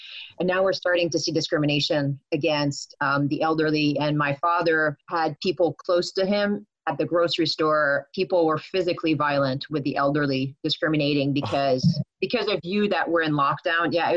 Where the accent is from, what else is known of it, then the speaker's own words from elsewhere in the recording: Canada; my family, I'm Canadian, so I talked to my family members in Canada